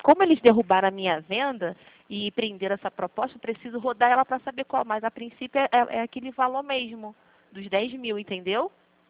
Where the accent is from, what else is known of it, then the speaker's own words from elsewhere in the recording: Brazil; senhora é brasileira, eu também sou muito brasileira.